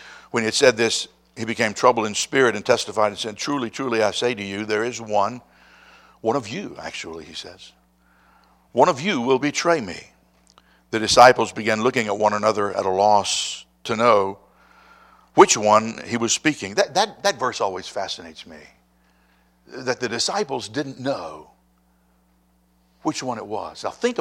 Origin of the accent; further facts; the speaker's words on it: Lynchburg, Virginia, United States; I've always been grateful that I grew up in Lynchburg, and we still live in Lynchburg, because Lynchburg is, generally speaking, it's one of the nicest and safest places that you can live.